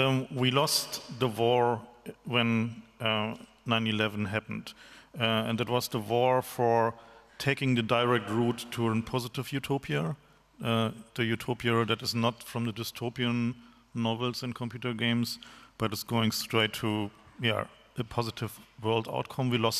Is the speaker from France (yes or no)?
no; East Germany, Germany; I'm from East Germany.